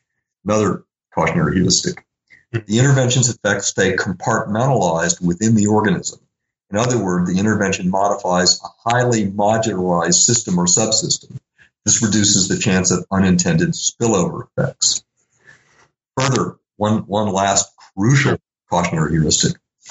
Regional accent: Little Rock, Arkansas, United States; One was my own upbringing in Jim Crow South. I grew up in Little Rock, Arkansas.

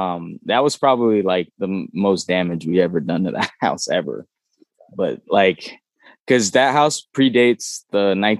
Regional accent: San Francisco, California, United States; So, you know, growing up in San Francisco like that, it was like, I don't know, it couldn't have been more like unique of an experience for me

